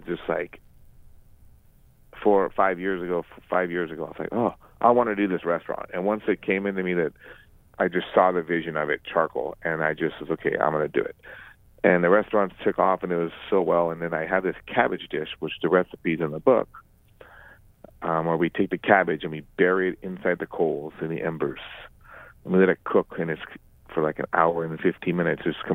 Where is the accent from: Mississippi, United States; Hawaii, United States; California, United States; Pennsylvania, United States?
California, United States; Santa Monica; Yeah, so I was born and raised in the Santa Monica, Venice area. I grew up to a French father and an American mother.